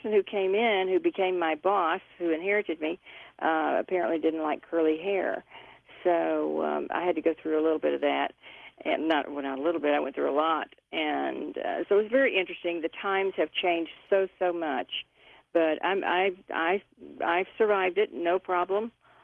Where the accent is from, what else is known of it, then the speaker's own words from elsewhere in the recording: Knoxville, Tennessee, United States; starting in my hometown of Knoxville and then moving on to Kansas City.